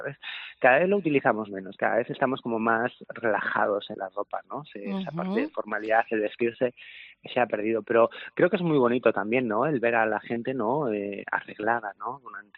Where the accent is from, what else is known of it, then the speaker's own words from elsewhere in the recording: Bilbao, Basque Country, Spain; Yo es que soy de aquí, de Bilbao